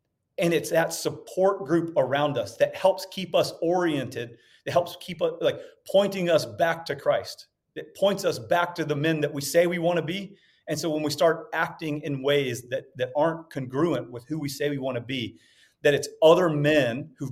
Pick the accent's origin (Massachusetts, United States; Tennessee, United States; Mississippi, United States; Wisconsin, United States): Mississippi, United States; I'm from Central Mississippi, by the way, and have a hard time with English